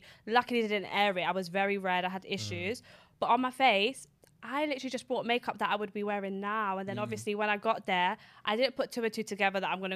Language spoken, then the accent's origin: English; London, United Kingdom; now in Northwest London, United Kingdom; So I grew up in Southeast London.